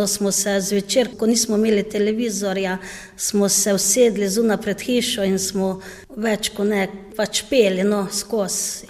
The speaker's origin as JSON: {"language": "Slovenian", "town": "Pameče", "region": "Carinthia", "country": "Slovenia", "said": "Izhajam iz Koroške v Pameče pri Slovenj Gradcu."}